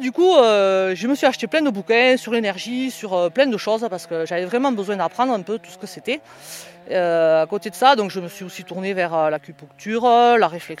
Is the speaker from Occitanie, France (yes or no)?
yes; Occitanie, France; je suis issu d'une exploitation agricole du Nord Aveyron, donc de l'Aubrac.